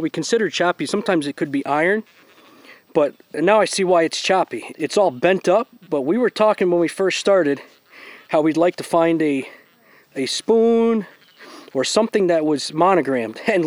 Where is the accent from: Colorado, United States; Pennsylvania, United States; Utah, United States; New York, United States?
New York, United States; Trout Creek; also born or lived in Walton; I'm from Walton, New York, originally from Trout Creek.